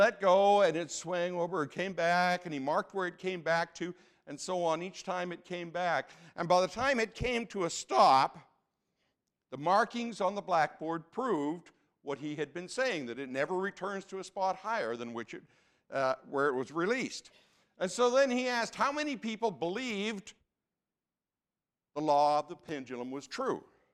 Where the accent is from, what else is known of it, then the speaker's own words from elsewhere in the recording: Canada; now in United States; I have trouble with that because I'm Canadian, so yesterday was the 1st of July, which is Canada Day, so it gets me all confused.